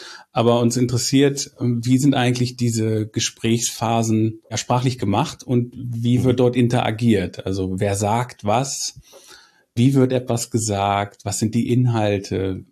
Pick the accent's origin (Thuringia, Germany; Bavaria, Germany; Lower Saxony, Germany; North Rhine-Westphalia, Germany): Lower Saxony, Germany; Hildesheim; Ich komme aus Hildesheim und ich arbeite auch in Hildesheim an der Universität.